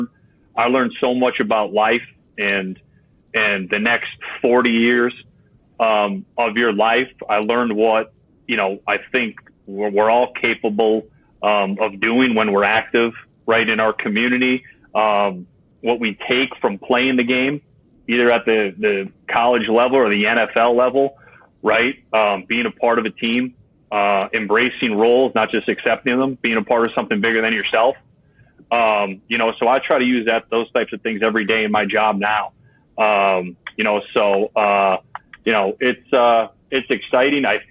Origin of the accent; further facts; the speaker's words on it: Scranton, Pennsylvania, United States; I grew up in Scranton. There's a Penn State Scranton here.